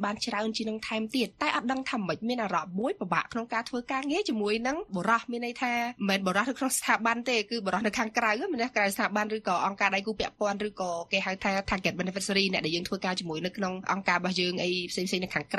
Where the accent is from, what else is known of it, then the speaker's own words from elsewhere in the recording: Kampong Som, Preah Sihanouk, Cambodia; also born or lived in Kandal; ខ្ញុំកើតនៅខេត្តកណ្ដាលម្ដាយឪពុកខ្ញុំគឺសត្វតែអ្នកខេត្តកណ្ដាលទាំងអស់នៅស្រុកបុកកពូលប៉ុន្តែបន្ទាប់ពីគាត់រៀបការហើយគាត់ទៅនៅកំពង់សោមខ្ញុំរៀនចប់ថ្នាក់ទី12នៅកំពង់សោម